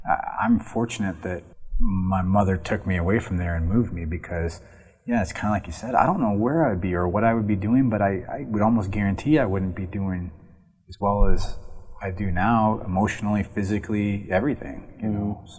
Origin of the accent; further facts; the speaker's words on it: Iowa, United States; I didn't grow up in the Des Moines area. I grew up in Iowa, but in a town on a river that's a little poorer, you know